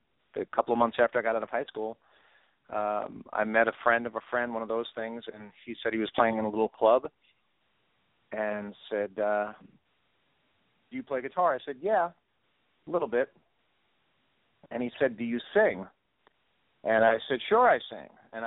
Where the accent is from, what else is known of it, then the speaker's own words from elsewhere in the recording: Yonkers, New York, United States; I was born in New York City, New York, and when I was a kid, I moved straight north about 15 minutes to a place called Yonkers, New York.